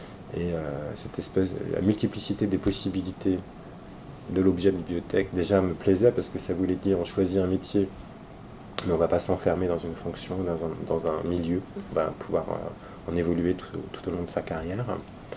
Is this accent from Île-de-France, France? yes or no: yes; Villetaneuse, Île-de-France, France; born there; Moi, je suis né en plus à Villetaneuse à côté, donc j'avais un intérêt à revenir chez moi, en fait.